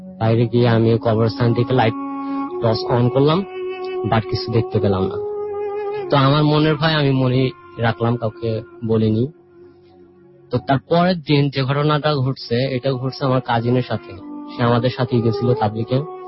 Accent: Shahjadpur, Rajshahi Division, Bangladesh; আমি শাহজাদপুর থেকে আসছি।

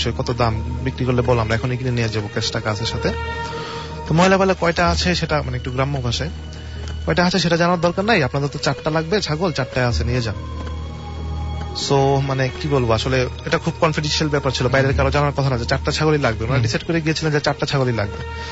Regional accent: Bajitpur, Dhaka Division, Bangladesh; ঘটনাগুলো সবগুলো ঘটেছে আমার দেশের বাড়িতে কিশোরগঞ্জে, বাজিতপুর থানা।

